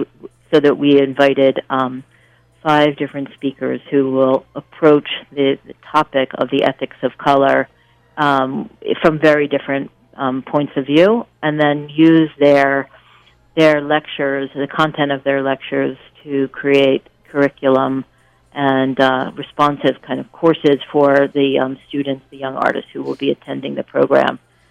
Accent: Philadelphia, Pennsylvania, United States; Let's see, I grew up in Philadelphia, and I guess since I was very young, I was always the, quote, artist, and made artwork, so I guess it was a kind of natural path for me.

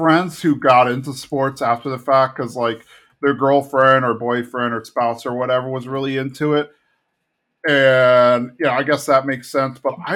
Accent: San Antonio, Texas, United States; Maybe it's because I grew up in San Antonio, where we only had one professional sports team, the Spurs.

